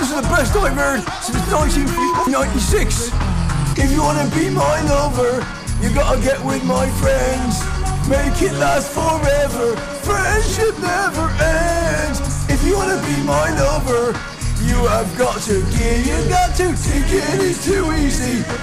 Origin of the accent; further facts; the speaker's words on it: Bristol, South West England, United Kingdom; I'm an utter, I've got a long beard, I'm from Bristol, but that's not the point.